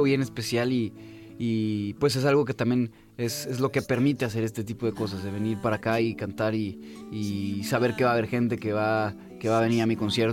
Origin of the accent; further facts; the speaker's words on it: León, Guanajuato, Mexico; Me regresé a mi ciudad natal, ahí a León.